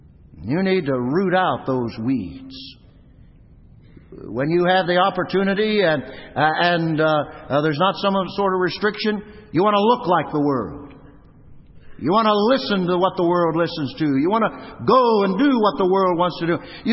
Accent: Arizona, United States; I grew up in Arizona. We used to do a lot of mountain climbing.

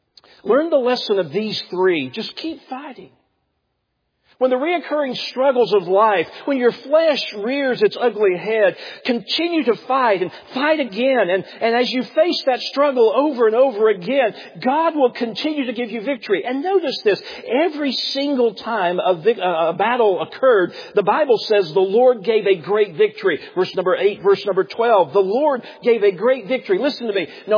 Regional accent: Tennessee, United States; Where I was raised in East Tennessee, we had what was called tractor pulls. Now, back where I'm from, we called them redneck conventions

